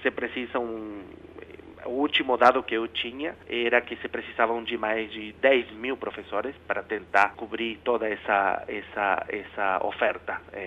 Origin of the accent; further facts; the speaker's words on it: Argentina; Portuguese is a second language; Eu sou argentino, mas que eu amo, mas não é fácil.